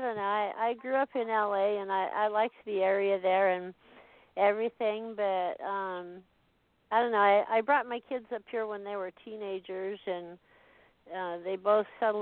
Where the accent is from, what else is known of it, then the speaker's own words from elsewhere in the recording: Glendale, California, United States; I grew up in Glendale.